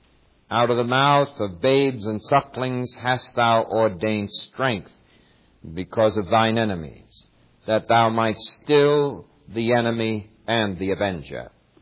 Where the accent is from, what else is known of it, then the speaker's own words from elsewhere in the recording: United States; You know, though I'm a preacher, I still love my nation very much. And I'm happy that I'm an American.